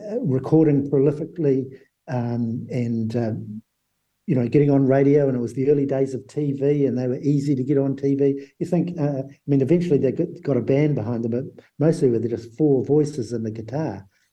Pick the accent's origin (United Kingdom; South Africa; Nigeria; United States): United Kingdom; I remember it in Britain. I grew up in Britain. It was in the 50s.